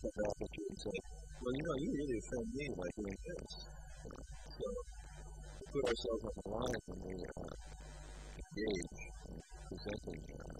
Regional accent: United States; But I know I'm American, I see so many thieves in America

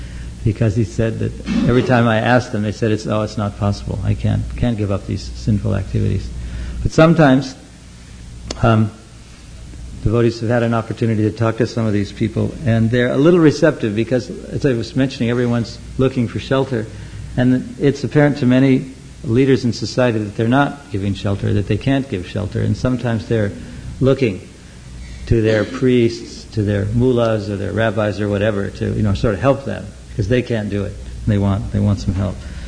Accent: Oregon, United States; When I was young, I grew up in Oregon, all the liquor was dispensed in state-owned liquor stores.

